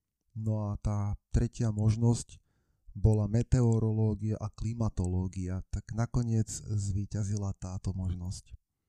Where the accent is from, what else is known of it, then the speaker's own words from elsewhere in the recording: Žemberovce, Nitra Region, Slovakia; najmä cez kňazov, ktorí pôsobili u nás v Žemberovciach, som ich tak obdivoval a vnímal.